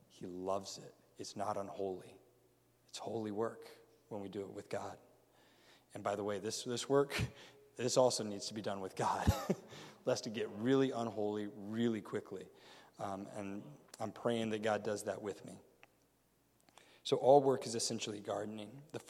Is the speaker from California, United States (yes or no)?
no; New York, United States; I'm a New Yorker.